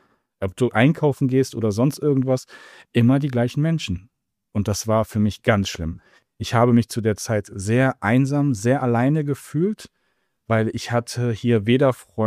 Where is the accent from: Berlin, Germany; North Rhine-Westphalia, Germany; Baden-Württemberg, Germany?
North Rhine-Westphalia, Germany; Düsseldorf; Ich bin ja aus der Stadt. Ich komme aus Düsseldorf, Großstadt, über 600.000 Einwohner. Und bin dann aufs Land gezogen, in den Vogelsbergkreis.